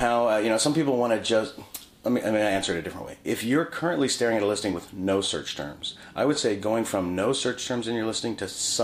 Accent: Los Angeles, California, United States; Sorry, I apologize. I'm from Los Angeles.

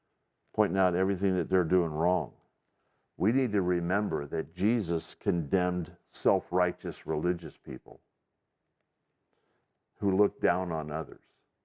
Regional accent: United States; I grew up in America, but I did not grow up going to church.

